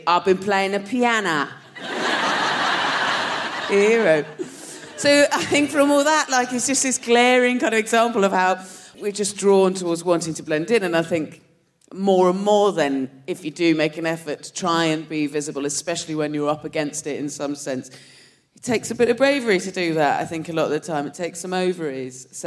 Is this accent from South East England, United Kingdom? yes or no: no; South West England, United Kingdom; I'm from Dorset, there was no such thing.